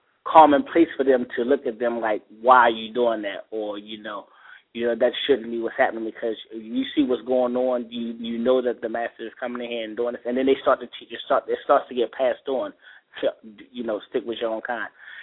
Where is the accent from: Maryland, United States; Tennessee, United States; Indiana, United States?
Maryland, United States; Baltimore; also born or lived in Georgia; before I moved to Georgia, I'm from Baltimore originally. I lived down here when I went to high school and then I moved away.